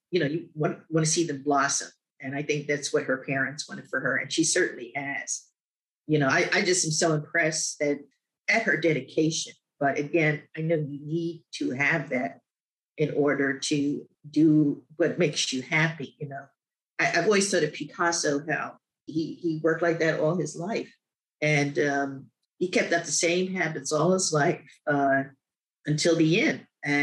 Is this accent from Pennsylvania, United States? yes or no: yes; Philadelphia, Pennsylvania, United States; For me, I grew up in Philadelphia. So for me, it was the Philadelphia Museum of Art.